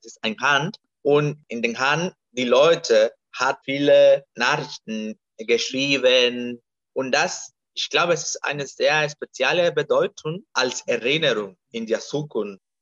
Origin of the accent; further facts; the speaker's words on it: Buenaventura, Valle del Cauca, Colombia; German is a second language; hier nicht so weit von Buenaventura, meine Heimatstadt, haben wir Cali